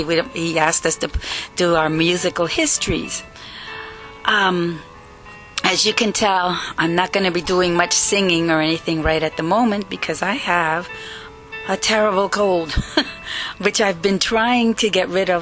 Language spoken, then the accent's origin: English; Puerto Rico; born there; I was about a year or two old. I was born in Puerto Rico